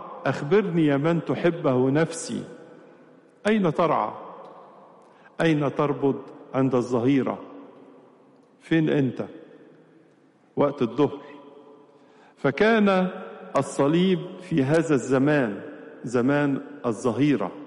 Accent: Egypt; عندنا في مصر هنا بتبقى نور كامل، في بلاد تانية بتبقى لسه بدين اليوم

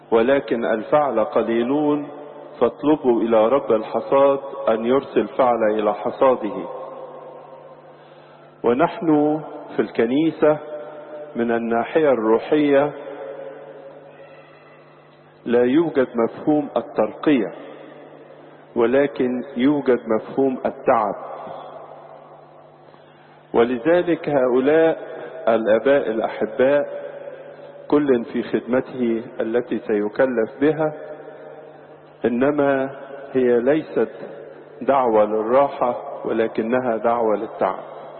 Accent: Egypt; وكروز بلادنا مصر

